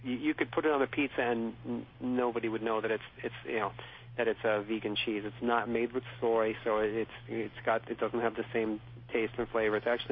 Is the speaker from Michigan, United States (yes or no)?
no; New York, United States; now in San Francisco, United States; we have a little competition here out in San Francisco, and I'm a New Yorker, so I can be on both sides of the fence here.